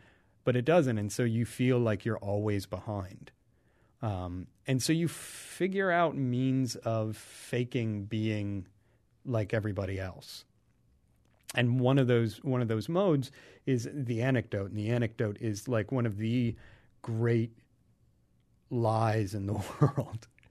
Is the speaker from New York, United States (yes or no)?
no; Ohio, United States; Whereas if I was in my hometown in central Ohio, people would again and again be confronting me with things that I didn't know.